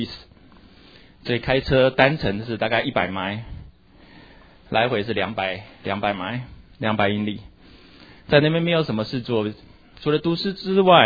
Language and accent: Chinese; Taiwan; 我来自台湾，父母都是中研大学的化学系的教授